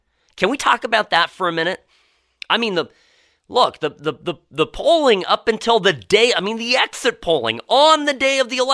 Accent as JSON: {"language": "English", "country": "United States", "said": "it was actually a little bit sad as an American, I got to tell you."}